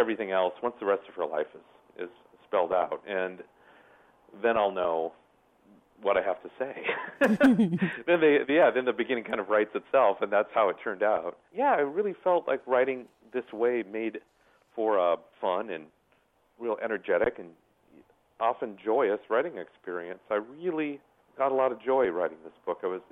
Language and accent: English; Minnesota, United States; I was mostly thinking of the kinds of people I grew up with in Minnesota and knew in the Midwest, knew in North Dakota and Wisconsin, Iowa and Illinois, other places I've spent a lot of time.